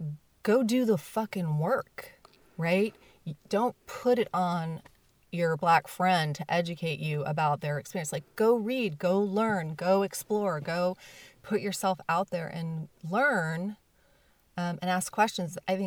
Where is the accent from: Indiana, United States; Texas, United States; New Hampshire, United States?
Texas, United States; Yeah. In Texas. You know, my grandparents were from the South and, my other grandparents were from the North, but it was, you know, very segregated.